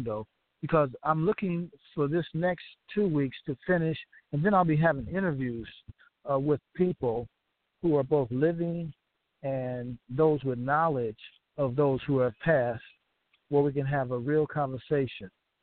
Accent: United States; I'm an American. I'm a former police officer

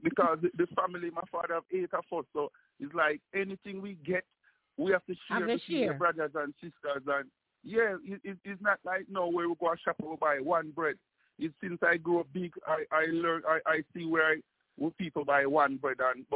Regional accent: Jamaica; We are most Jamaican people, we don't have any rich uncle and we don't have any assistant

